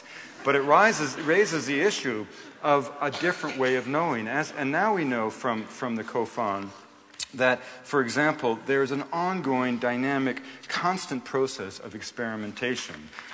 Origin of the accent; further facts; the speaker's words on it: British Columbia, Canada; I'm from British Columbia. I've saved up money in a logging camp, and I want to go to the Amazon like you did.